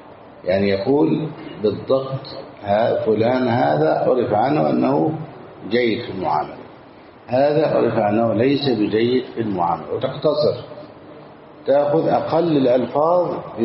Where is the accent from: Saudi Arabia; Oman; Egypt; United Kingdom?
Egypt; عندنا في مصر